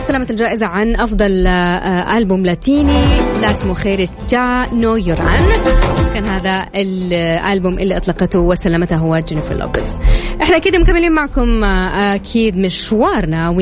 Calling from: Jazan, Jazan Province, Saudi Arabia; نقول لكم الأجواء عندنا جميلة جدا، درجة الحرارة عندنا بجازان 25

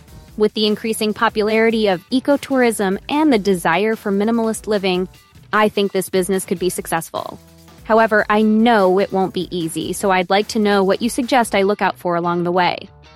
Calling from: Tel Aviv, Tel Aviv District, Israel; I'm calling from Tel Aviv, Israel.

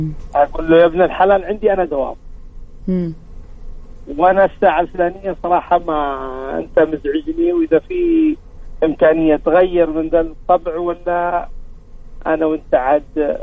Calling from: Jeddah, Makkah Province, Saudi Arabia

